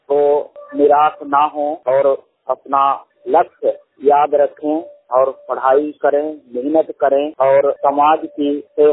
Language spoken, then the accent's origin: Hindi; Uttar Pradesh, India; now in Amritsar, India; और मैं इस समय अमृतसर में रह रहा हूँ और जिला शाहजहाँपुर यूपी का रहने वाला हूँ।